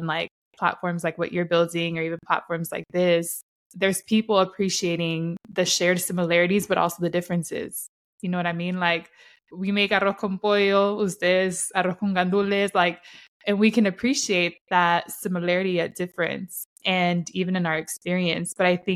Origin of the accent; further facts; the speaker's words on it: San Diego, California, United States; growing up, I grew up in San Diego, very big Mexican-American Chicano culture. And being Hondureña, Honduran, like, we had a very different culture.